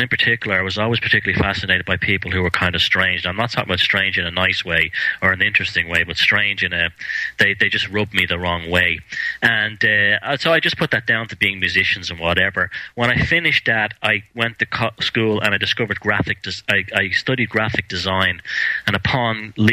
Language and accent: English; Dublin, Leinster, Ireland; I live here in Ireland. I grew up here in Ireland. I was born in Dublin, and I come from basically a music kind of background. I was I was like a 14-year-old punk rocker back in the late 70s.